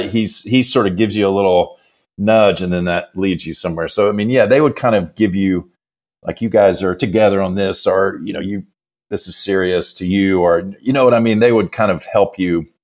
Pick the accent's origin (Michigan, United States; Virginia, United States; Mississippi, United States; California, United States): Mississippi, United States; Mississippi, actually.